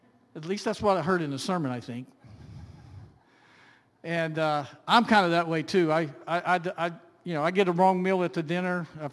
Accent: Virginia, United States; I grew up in Southwest Virginia in the mountains. I'm a hillbilly through and through.

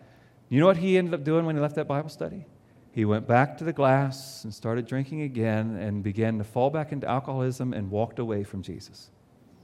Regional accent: Dayton, Ohio, United States; now in Pittsburgh, United States; I grew up in Dayton, Ohio. And there is alcohol there, and people do drink there. But I never knew the obsession with alcohol until I moved to Pittsburgh.

